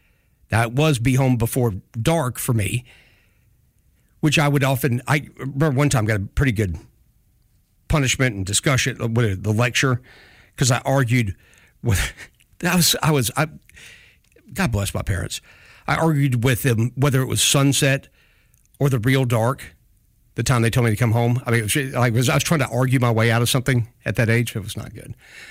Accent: Jackson, Alabama, United States; Of course, I grew up in Jackson, Alabama, and things were different.

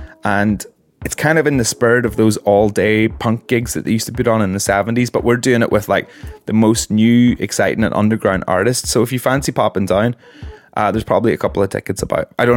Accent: Ireland; I'm Irish, so

